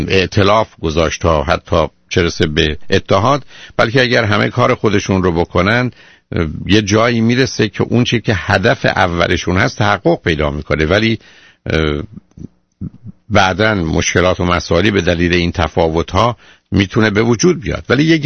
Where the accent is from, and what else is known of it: Iran